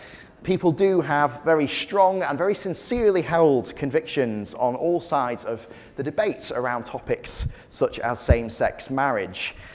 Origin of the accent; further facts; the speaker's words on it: Preston, North West England, United Kingdom; So I grew up in Preston. I still attend church in the middle of Preston now, up in Lancashire. I live just the other side of the River Ribble now, in a little town